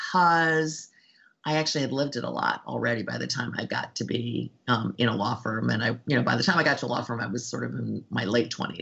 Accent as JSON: {"language": "English", "town": "Cleveland", "region": "Ohio", "country": "United States", "tie": "born or raised there", "said": "So I do think this whole growing up in Cleveland, growing up in a Jewish neighborhood, you know, being the other was, I don't think I appreciated it at the time"}